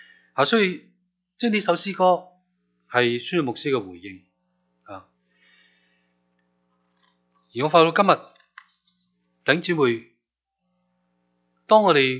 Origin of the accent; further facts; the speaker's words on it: China; 可以肯咁样嚟为我哋中国人嚟付上